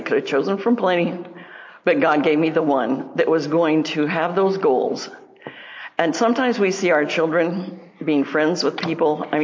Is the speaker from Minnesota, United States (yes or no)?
no; California, United States; also born or lived in Iowa; I mean, I'm from California. I'm a beach bunny.